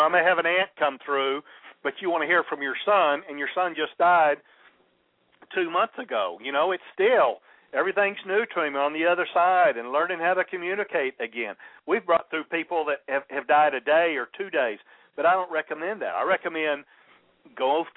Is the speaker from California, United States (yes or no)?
no; Texas, United States; I was raised in West Texas, and I'm not bashful, you know.